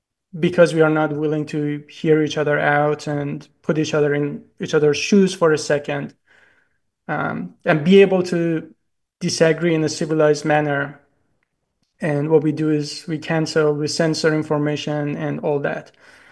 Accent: Iran; English is a second language; I'm originally from Iran

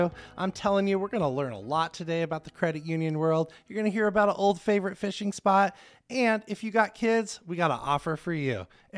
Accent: Spokane, Washington, United States; It was like, I was from Spokane, living over there, didn't know, you know, how I was going to do banking

